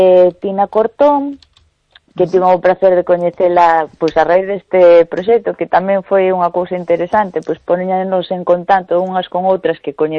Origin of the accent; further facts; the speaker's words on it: Palas de Rei, Galicia, Spain; Sí, na miña terriña en Palas de Rei